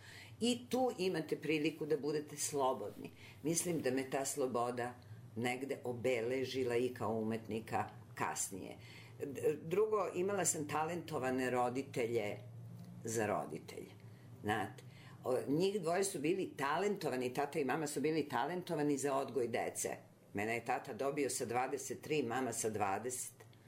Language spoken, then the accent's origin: Serbian; Aranđelovac, Šumadija and Western Serbia, Serbia; also born or lived in Belgrade; Ja sam rasla, osim što sam rođena u Beogradu, rasla sam u Aranđelovcu. Od četvrte godine sam bila u Aranđelovcu, u jednom idiličnom malom gradu.